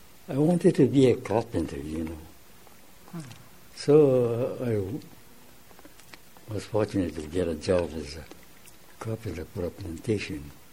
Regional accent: Olinda, Hawaii, United States; Well, I was born in Olinda, Maui. Mm. That's way up in the country.

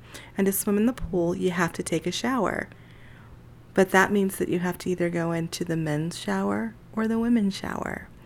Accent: East Layton, Utah, United States; I was born and raised in Utah. I grew up in East Layton.

